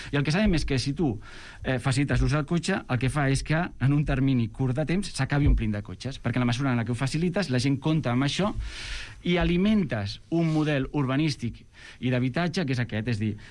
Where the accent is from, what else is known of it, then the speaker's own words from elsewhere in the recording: Mataró, Catalonia, Spain; now in Barcelona, Spain; Insisteixo, soc de Mataró, vaig venir...